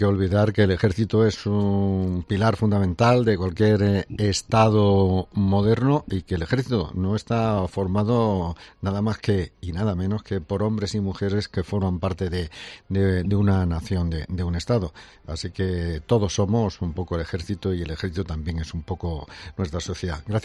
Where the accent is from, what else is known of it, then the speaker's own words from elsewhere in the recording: Bailén, Andalusia, Spain; las fiestas de mi pueblo de Bailén el 19 de julio?